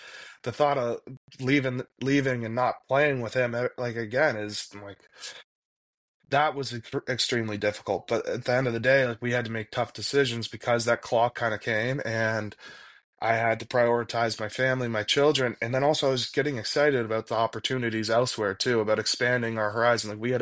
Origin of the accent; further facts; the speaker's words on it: Toronto, Ontario, Canada; I'm from Toronto. We had never lived more than an hour, hour and a half outside of the city. Like Guelph was the farthest I'd ever lived.